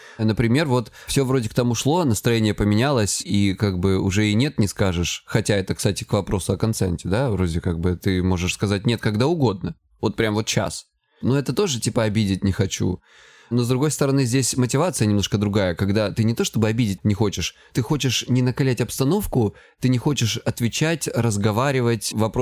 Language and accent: Russian; Krasnodar Krai, Russia; мне 35 лет, я психолог, я мужик, я лысый и я с Кубани.